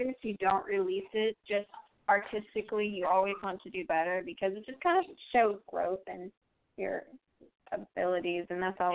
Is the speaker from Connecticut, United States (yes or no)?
no; Texas, United States; I'm from Texas, yes.